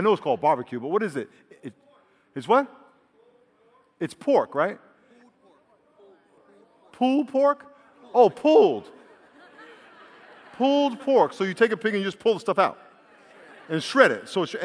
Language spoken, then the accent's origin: English; New York, United States; And I grew up in New York, so the South, to me, growing up in New York, was a place that was scary because of all the racial stuff that I grew up with.